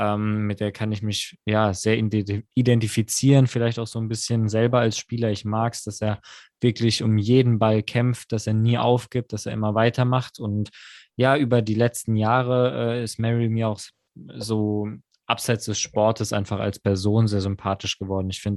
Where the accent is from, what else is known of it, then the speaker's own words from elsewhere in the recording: Mannheim, Baden-Württemberg, Germany; Und da werden wir als Mannheimer natürlich besonders die Daumen drücken.